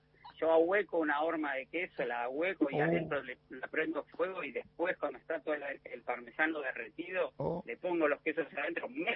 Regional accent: Castelar, Buenos Aires Province, Argentina; also born or lived in Aimogasta, La Rioja; Yo me crié entre Castelar, acá en el oeste de la provincia de Buenos Aires, y Aymogasta, provincia de La Rioja.

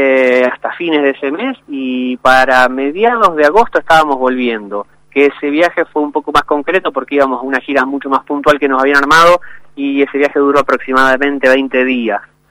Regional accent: Rosario, Santa Fe, Argentina; Sí, somos todos de Rosario.

